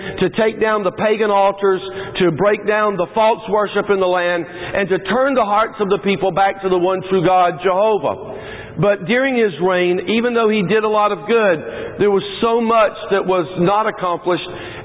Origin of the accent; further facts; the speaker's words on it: United States; it reminds me of my growing up in America, because I grew up